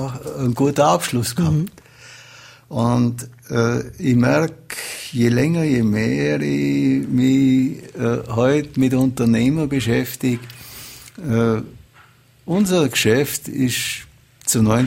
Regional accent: Augsburg, Bavaria, Germany; born there; Ich bin in Augsburg geboren und das war die nächste Uni.

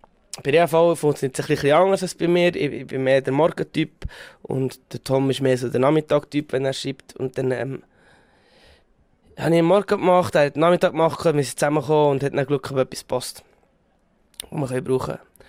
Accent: Austria; also als Österreicher

